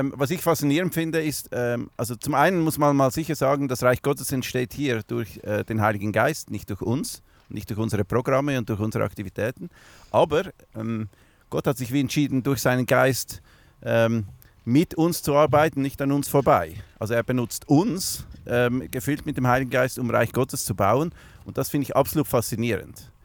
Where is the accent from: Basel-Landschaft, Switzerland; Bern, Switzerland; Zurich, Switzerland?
Zurich, Switzerland; aber ich bin auch in Seebach aufgewachsen